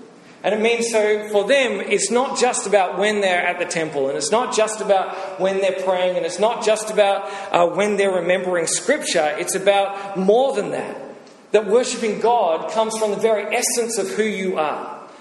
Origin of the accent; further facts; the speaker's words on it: Australia; And for me and the other Australians, it's not your thing, because you are eating away at my identity as an Australian when you enjoy Vegemite.